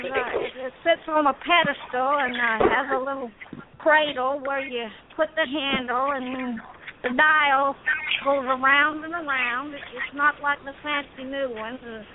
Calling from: Dublin, North Carolina, United States; I'm calling from Dublin. Dublin, North Carolina.

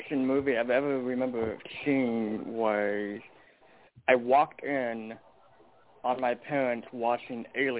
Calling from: Portland, Oregon, United States; I'm calling from Portland, Oregon.

